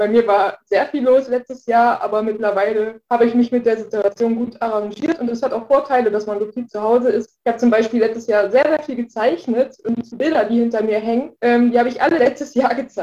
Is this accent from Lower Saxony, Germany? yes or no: yes; Bad Harzburg, Lower Saxony, Germany; also born or lived in Hesse; now in Hildesheim, Germany; Ganz ursprünglich komme ich aus Hessen, da bin ich geboren. Ich habe meine ganze Jugend im Harz verbracht, in Bad Harzburg.